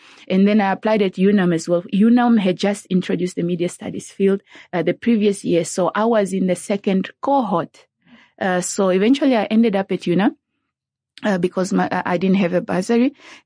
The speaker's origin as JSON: {"language": "English", "town": "Rundu", "region": "Kavango East", "country": "Namibia", "tie": "born or raised there", "said": "I call myself the girl from Sauyama. I grew up in Rundu. I was born in an area called Sauyama. It's just about 8-10 kilometers from Rundu. Most of my childhood, I lived there."}